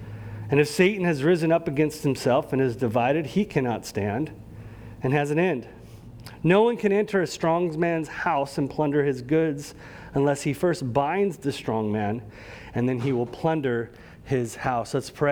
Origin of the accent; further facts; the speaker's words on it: California, United States; For me, growing up in California, it's Bakersfield.